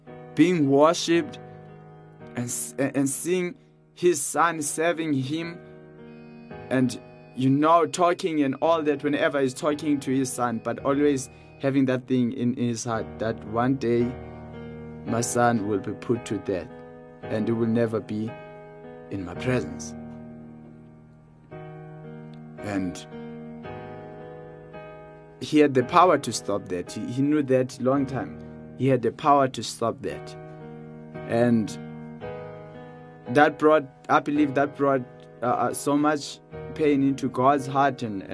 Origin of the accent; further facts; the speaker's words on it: Eastern Cape, South Africa; You know, I grew up in Eastern Cape, and maybe you don't know, you have never heard, you just know Eastern, and you know the term Cape, but you don't have any idea about Eastern Cape.